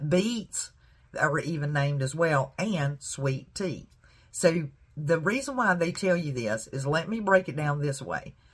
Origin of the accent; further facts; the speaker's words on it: the South, United States; I'm definitely from the South. You can tell by the way I talk.